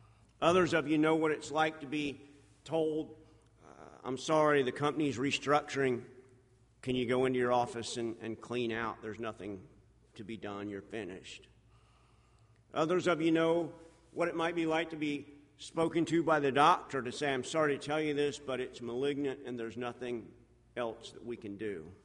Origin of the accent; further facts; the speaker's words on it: Fort Lauderdale, Florida, United States; but actually I'm from Fort Lauderdale, so the whole city of Fort Lauderdale, no one went to church.